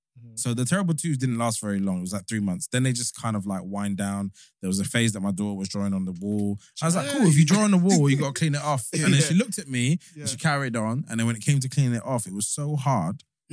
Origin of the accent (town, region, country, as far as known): Hackney, London, United Kingdom